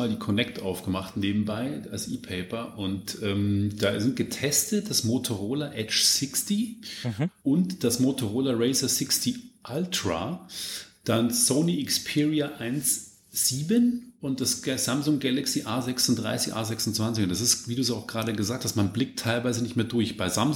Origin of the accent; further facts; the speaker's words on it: Bavaria, Germany; bayerischen Rap, wie soll es auch anders sein, aus meiner Heimat der Oberpfalz.